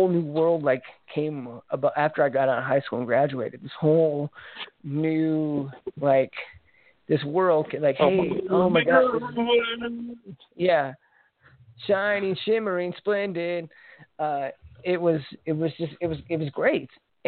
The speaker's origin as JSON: {"language": "English", "region": "Missouri", "country": "United States", "tie": "born or raised there", "said": "You know, growing up in Missouri, you know, they a lot of them looked down on that because it wasn't, you know, it wasn't manly"}